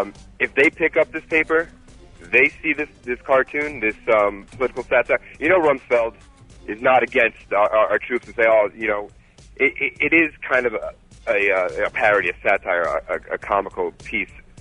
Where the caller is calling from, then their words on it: Long Island, New York, United States; I'm actually calling from Long Island on my way to work.